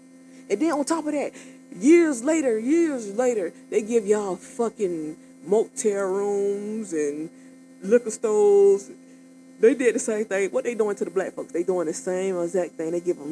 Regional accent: Florida, United States; All the kids I grew up with in Florida, bro, they all had two parents

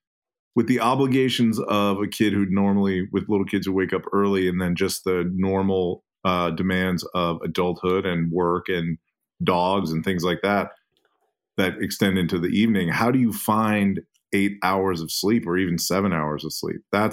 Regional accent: California, United States; I'm from the Bay Area. I'm currently living in Wisconsin.

